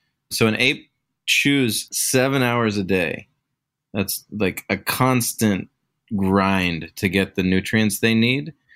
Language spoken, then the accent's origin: English; Pacific Northwest, United States; Yeah, so I'm from the great Pacific Northwest. And when you're from here, it's hard to ever leave because it's really, in many ways, heaven on earth.